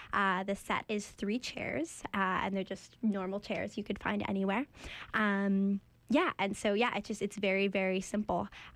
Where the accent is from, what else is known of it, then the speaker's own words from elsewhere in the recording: Seattle, Washington, United States; I'm from Seattle, in the Seattle area.